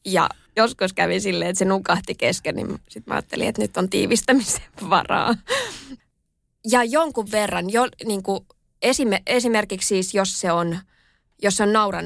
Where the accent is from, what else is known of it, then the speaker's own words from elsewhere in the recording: Espoo, Uusimaa, Finland; also born or lived in Vantaa; Mä oon kasvanut Vantaalla ja Espoossa mun lapsuuden ja nuoruuden Espoossa aika pienessä kylässä, jossa mentiin metsän poikki kouluun ja meidän tien päässä oli metsä ja puro